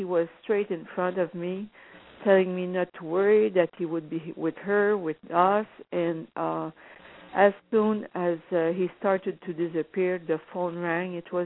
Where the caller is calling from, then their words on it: Ontario, Canada; Ontario, Canada.